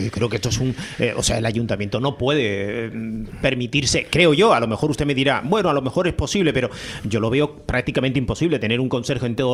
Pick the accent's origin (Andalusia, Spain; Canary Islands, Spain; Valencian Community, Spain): Canary Islands, Spain; Puerto de la Cruz; now in La Orotava, Spain; Yo vivo cerca de un estadio. Yo soy del Puerto de la Cruz, que nadie lo olvide, ¿eh? Que siempre lo digo, pero vivo desde hace años en la Villa de la Orotava y vivo muy cerquita del estadio El Mayorazgo.